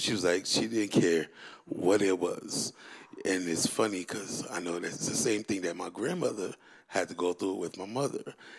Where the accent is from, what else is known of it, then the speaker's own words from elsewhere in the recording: Brooklyn, New York, United States; And we grew up in, like, I grew up in Brooklyn. So it was in 80s Brooklyn, where it was really dangerous and things of that nature.